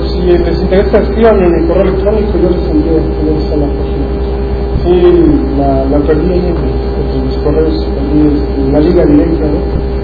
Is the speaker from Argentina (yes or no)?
no; Mexico; yo soy de México.